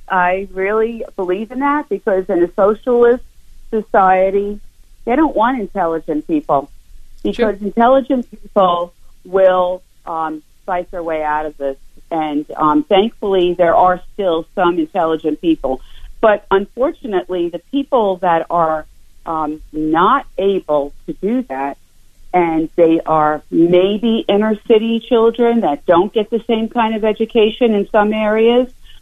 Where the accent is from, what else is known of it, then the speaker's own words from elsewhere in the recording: Queens, New York, United States; now in North Carolina, United States; And I am a Queens girl at heart. I live in North Carolina now. I was born and raised in Queens.